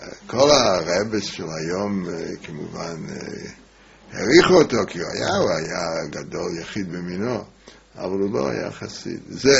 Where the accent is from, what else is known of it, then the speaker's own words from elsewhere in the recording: Montreal, Quebec, Canada; also born or lived in Baltimore / Charleston; now in Israel; אני נולדתי במונטריאול, בקנדה. ההורים היו מהגרים מרוסיה, והם הגיעו למונטריאול